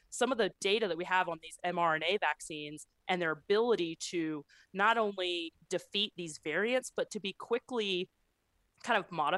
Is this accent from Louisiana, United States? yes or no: no; Tennessee, United States; Rick, I'm from Tennessee, okay?